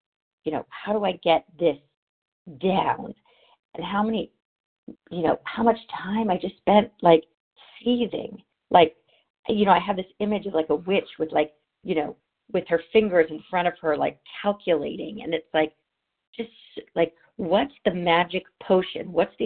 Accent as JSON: {"language": "English", "region": "California", "country": "United States", "said": "I'm from Southern California."}